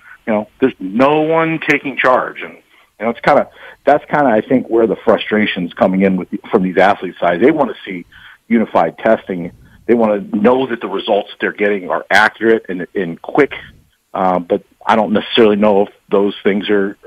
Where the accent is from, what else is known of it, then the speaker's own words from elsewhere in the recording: Pennsylvania, United States; I grew up in Pennsylvania, maybe they knew some guys from Ohio in the Big 33 game